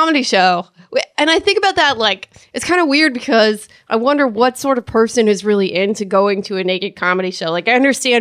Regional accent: San Francisco, California, United States; No, and also I'm from California and San Francisco.

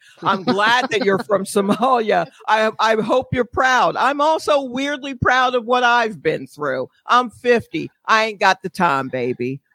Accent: Brooklyn, New York, United States; now in Atlanta, United States; Well, I'm from Brooklyn and then I moved to Atlanta. I'm just a regular garden variety African-American.

